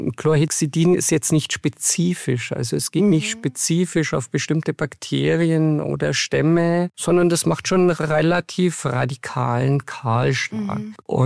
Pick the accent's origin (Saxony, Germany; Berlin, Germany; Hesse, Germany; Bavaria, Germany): Bavaria, Germany; als Bayer